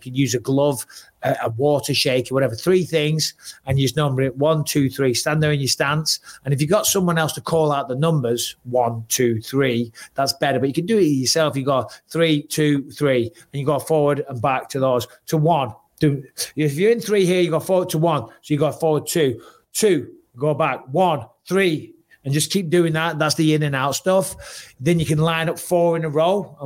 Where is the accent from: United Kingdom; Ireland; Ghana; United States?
United Kingdom; Clitheroe, North West England; So I'm from Clitheroe.